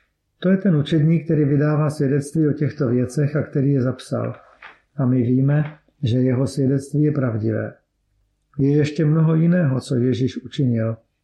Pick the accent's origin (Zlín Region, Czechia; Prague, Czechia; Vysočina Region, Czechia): Zlín Region, Czechia; Vsetín; Vyrůstal jsem na Vsetíně ve věřící rodině. Patřili jsme do horního sboru Českobratrské církve evangelické